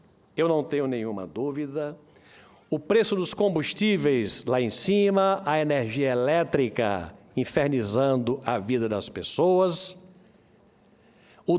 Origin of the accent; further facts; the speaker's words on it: Brazil; Eu me senti, como brasileiro, diminuído, meio humilhado.